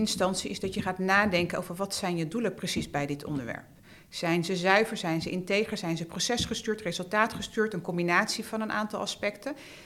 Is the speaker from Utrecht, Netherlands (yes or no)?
yes; Utrecht, Netherlands; Ik ben opgegroeid in Kanaleneiland.